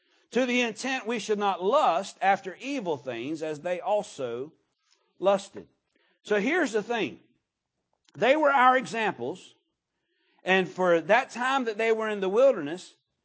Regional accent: United States; And the reason that I, as an American, support that.

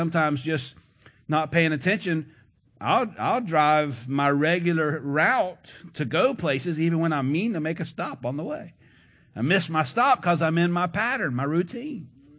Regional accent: United States; And listen to me, I'm an American. I believe in free speech and free religion.

